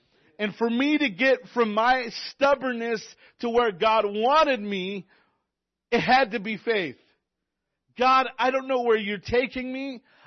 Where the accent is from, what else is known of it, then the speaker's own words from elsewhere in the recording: Hermiston, Oregon, United States; I said, I'm from Hermiston, Oregon.